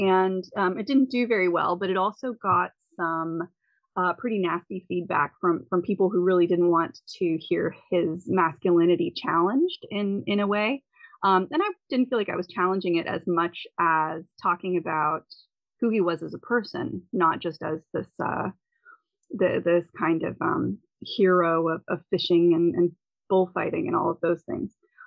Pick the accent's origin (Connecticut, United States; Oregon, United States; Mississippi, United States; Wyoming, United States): Connecticut, United States; Well, I grew up in Connecticut, USA. I had a lot of family members who enjoyed theater.